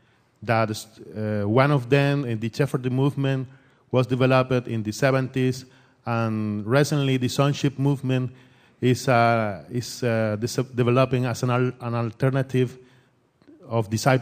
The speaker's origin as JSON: {"language": "English", "country": "Nicaragua", "second_language": "English", "said": "Excuse me, my English is not so good. I'm from Nicaragua."}